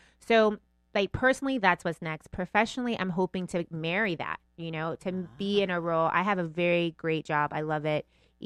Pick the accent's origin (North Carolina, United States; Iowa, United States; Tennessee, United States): Tennessee, United States; But, you know, I grew up in Tennessee